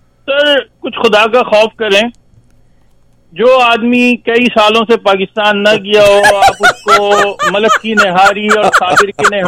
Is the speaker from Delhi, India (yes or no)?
yes; Delhi, India; मैं दिल्ली वाला हूँ मैं, ये सारे दिल्ली के जो खाने